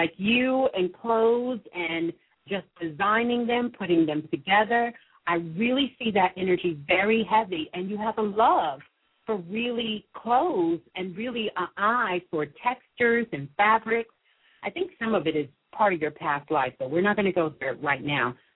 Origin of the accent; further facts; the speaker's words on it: Brooklyn, New York, United States; I'm from Brooklyn. I'm from Brooklyn, Brooklyn.